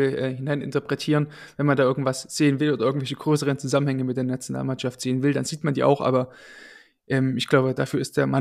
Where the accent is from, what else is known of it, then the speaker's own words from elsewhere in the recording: Leipzig, Saxony, Germany; Ja, sagt man auch bei uns in Leipzig tatsächlich auch so.